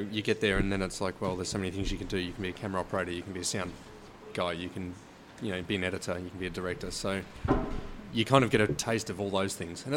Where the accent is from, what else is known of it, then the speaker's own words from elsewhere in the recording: Melbourne, Victoria, Australia; I'm from Melbourne, Australia.